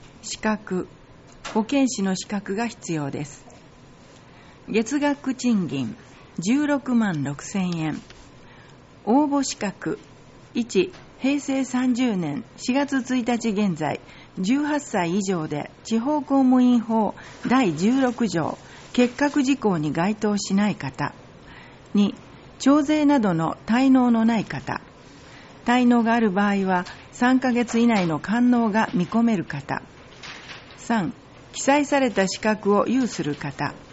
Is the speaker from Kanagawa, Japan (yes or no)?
no; Tokyo, Japan; now in Higashimiyoshi, Japan; 東京から来ました。